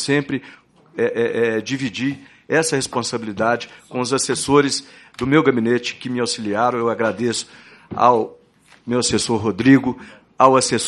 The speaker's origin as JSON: {"language": "Portuguese", "region": "Mato Grosso", "country": "Brazil", "said": "Porque a minha origem, eu vim do interior de Mato Grosso, iniciei a minha advocacia 30 anos atrás no interior de Mato Grosso."}